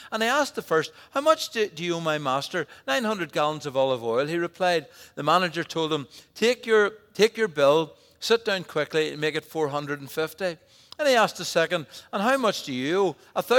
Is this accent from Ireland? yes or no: yes; Ireland; You know, I'm an Irishman.